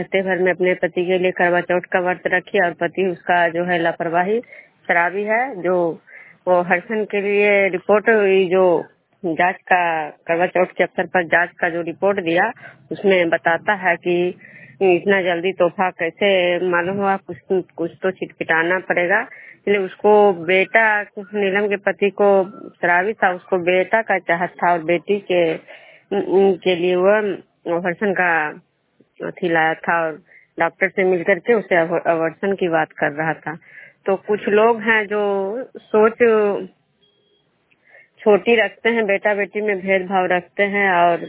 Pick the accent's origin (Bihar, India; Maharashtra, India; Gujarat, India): Bihar, India; Vishnupur